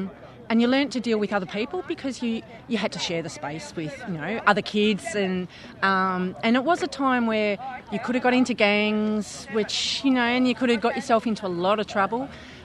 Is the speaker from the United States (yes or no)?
no; Carlton, Victoria, Australia; I grew up in Carlton and single parent, no car